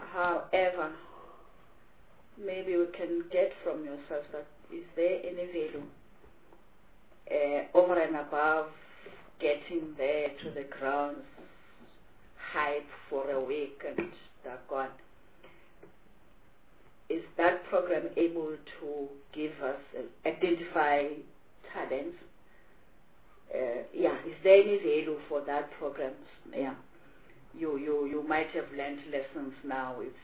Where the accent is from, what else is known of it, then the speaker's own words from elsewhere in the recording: Gauteng, South Africa; There's a small place. Where I'm coming from Gauteng. And people would think that it's gold everywhere.